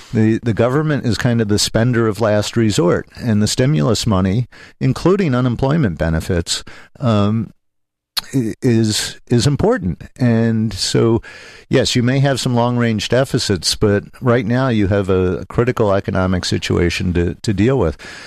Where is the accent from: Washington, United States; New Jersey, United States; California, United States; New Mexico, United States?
California, United States; Los Altos; there's my hometown of Los Altos on the front page of the New York Times.